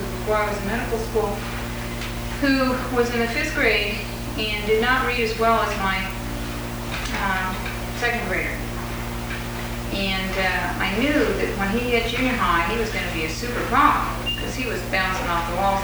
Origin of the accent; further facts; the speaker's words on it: Medford, Oregon, United States; I came from Medford, Oregon, and … was not allowed to stay overnight back in the 40s in Medford, Oregon. That tells you what kind of a town I grew up in, of 25,000 white people.